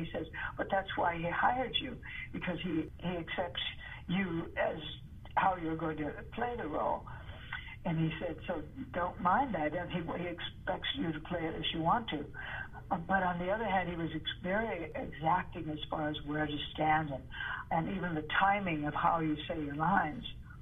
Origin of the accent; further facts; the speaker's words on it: Chicago, Illinois, United States; who I was growing up in Chicago. You know, two different worlds, really.